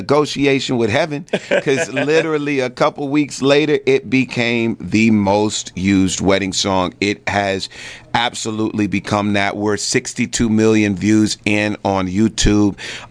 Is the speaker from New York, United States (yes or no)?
no; Houston, Texas, United States; now in Los Angeles, United States; I am from Houston, Texas originally, but I live in Los Angeles. I say, Texas raised me, Cali paid me.